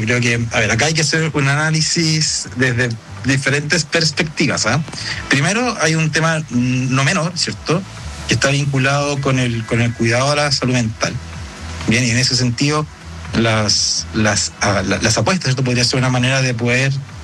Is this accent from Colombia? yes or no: no; Chile; Distinto sería que nosotros como chilenos no estuviésemos utilizando las plataformas